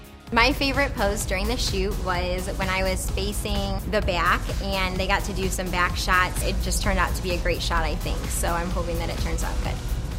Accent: St. Charles, Missouri, United States; from St. Charles, Missouri, and this is my seventh season as a St. Louis Rams cheerleader.

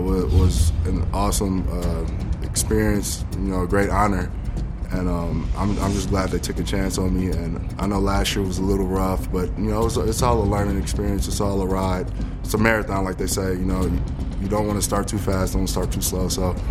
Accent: Milwaukee, Wisconsin, United States; Just growing up in Milwaukee and, you know, watching that and watching all the Rose Bowls and stuff with Ron Dayne and all

